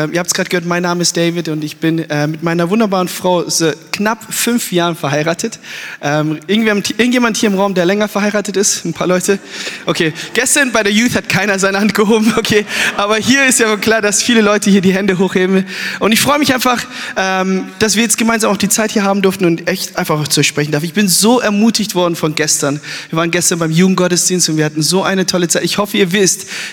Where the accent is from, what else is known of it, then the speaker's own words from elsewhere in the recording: Germany; ich komme aus Deutschland oder wir kommen aus Deutschland. Ich bin zumindest in Deutschland aufgewachsen. Meine Eltern kommen aus Äthiopien.